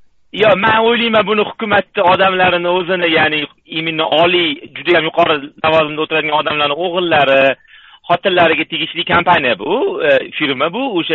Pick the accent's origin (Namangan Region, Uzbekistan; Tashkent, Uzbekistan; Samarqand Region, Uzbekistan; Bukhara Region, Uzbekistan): Tashkent, Uzbekistan; now in United States; O'zim Toshkentlikman.